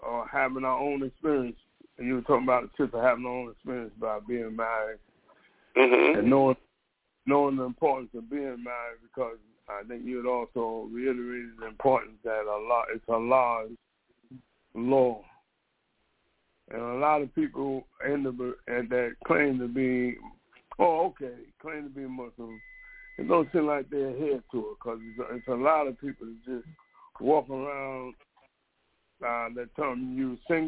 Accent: Fort Valley, Georgia, United States; I'm from Fort Valley, Georgia.

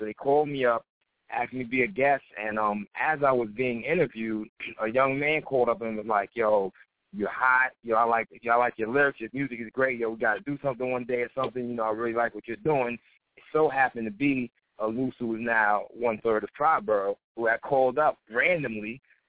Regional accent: New York City, New York, United States; I'm from Queens, north Queens. Side of Queens nowadays. That's what they call it.

